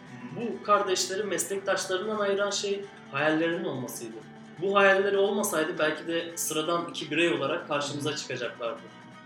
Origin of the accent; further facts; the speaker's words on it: Adana, Turkey; ben Adanalıyım